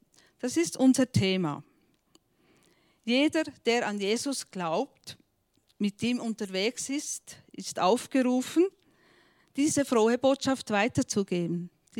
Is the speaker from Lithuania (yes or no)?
no; Reutigen, Bern, Switzerland; also born or lived in Jerusalem; ich komme aus Reutlen. Das ist über, wenn man durchs Tunnel fährt, nicht weit von Frutigen entfernt.